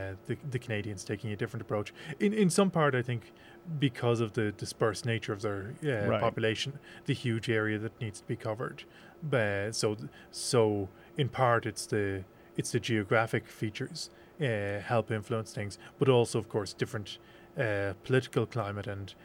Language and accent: English; Ireland; moved away; I'm originally from Ireland, so my original background in community radio is there.